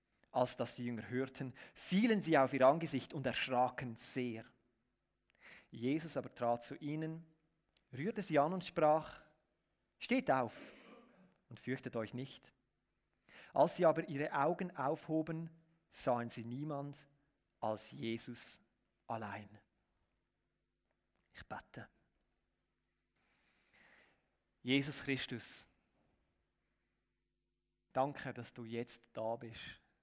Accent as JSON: {"language": "German", "town": "Wohlen", "region": "Aargau", "country": "Switzerland", "moved": "yes", "lives_now": "Zürich, Switzerland", "said": "wie es im Nachnamen schon anklingt, komme ich aus Wohlen, bin aber seit ungefähr 4 Jahren in der Agglomeration Zürich wohnhaft"}